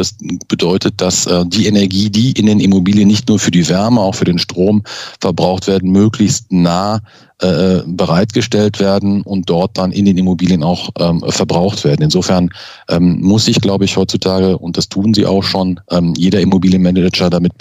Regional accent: North Rhine-Westphalia, Germany; ein Gruß aus Essen, ich komme ja aus dem Ruhrgebiet

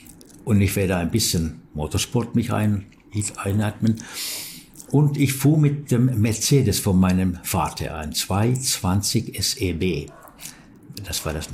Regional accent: Turku, Southwest Finland, Finland; dass in Turku, wo ich wohnte und wo ich geboren bin

